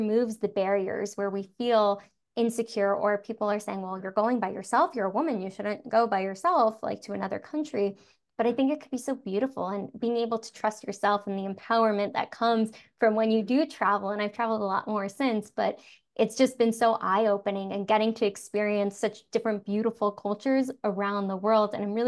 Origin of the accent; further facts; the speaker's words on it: Florida, United States; And I grew up in South Florida where it's predominantly Spanish speaking and I don't speak Spanish, but I was very resistant to learning it.